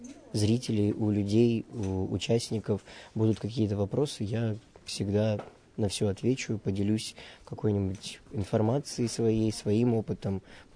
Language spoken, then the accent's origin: Russian; Yekaterinburg, Sverdlovsk Oblast, Russia; Я из Екатеринбурга.